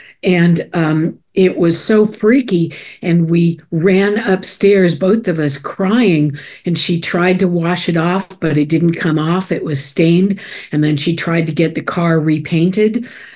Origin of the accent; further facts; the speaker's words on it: Los Angeles, California, United States; No, not Pasadena. I grew up actually in mid-LA. Not far from where I live now.